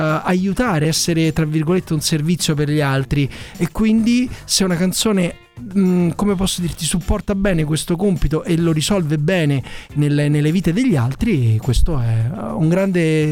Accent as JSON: {"language": "Italian", "town": "Naples", "region": "Campania", "country": "Italy", "said": "io sono napoletano d'origine"}